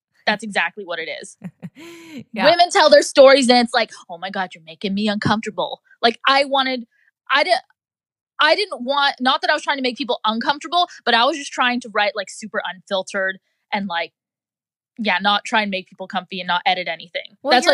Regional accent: Florida, United States; I'm from the South, 94 Jacks Beach, whatever, shout out to Florida.

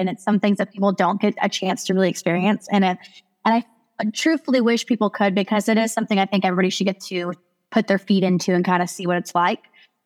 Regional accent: Houston, Texas, United States; now in Fort Worth, United States; I was born and raised in Houston, Texas. I'm the youngest of six

